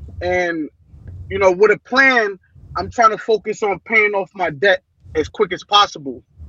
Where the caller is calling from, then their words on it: New York, United States; How you doing? I'm calling from New York.